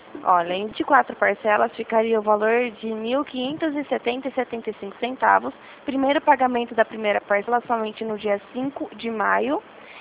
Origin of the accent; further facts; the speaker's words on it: São Paulo, Brazil; Sou de São Paulo.